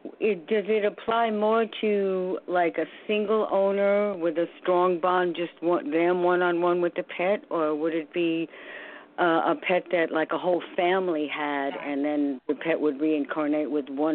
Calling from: New York, United States; New York.

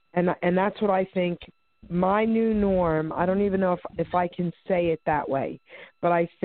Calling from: New Jersey, United States; Sweet Pea, it's a Jersey Jewel. I'm calling from New Jersey.

